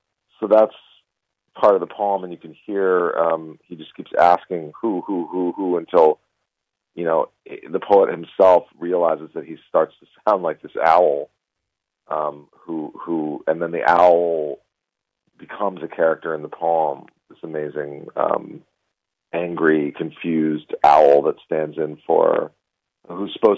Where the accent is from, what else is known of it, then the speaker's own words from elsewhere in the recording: United States; And I personally, as an American Jew, find that upsetting that that's in the poem.